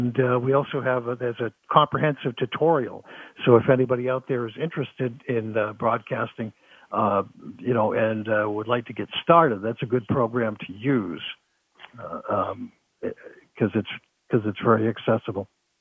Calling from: Sun City Center, Florida, United States; I'm calling from Sun City Center, Florida.

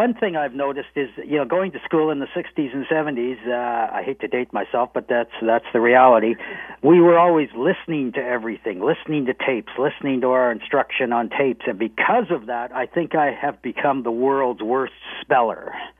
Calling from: British Columbia, Canada; I'm calling from Vancouver Island in British Columbia, the West Coast. It's fairly close to Seattle.

